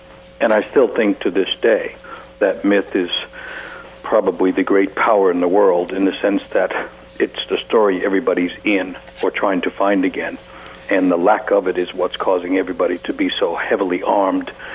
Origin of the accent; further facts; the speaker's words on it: New York City, New York, United States; And that same year, I was growing up in New York.